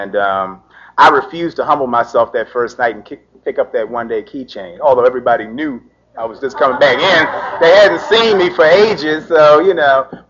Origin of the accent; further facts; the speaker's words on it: Baltimore, Maryland, United States; I'm from Baltimore, Maryland. And, I think we're one of the pioneer areas of recovery in the United States, and we're real proud of that.